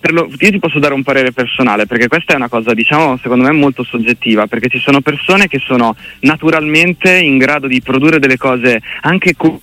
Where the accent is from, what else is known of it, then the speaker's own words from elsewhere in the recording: Emilia-Romagna, Italy; dalla Romagna, tutti romagnoli autoctonissimi.